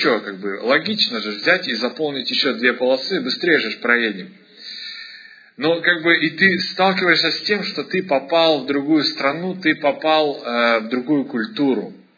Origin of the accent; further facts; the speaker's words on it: Odesa, Odesa Oblast, Ukraine; moved away as an adult; я когда приехал из Одессы, знаете, и только первое, что я заметил, что, ну, я приехал сюда, мне как раз исполнилось 20 лет